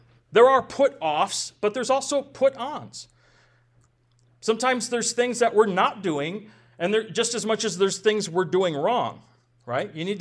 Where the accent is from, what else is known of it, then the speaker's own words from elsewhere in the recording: Minnesota, United States; I'm from Minnesota. 98% of the state's Christian.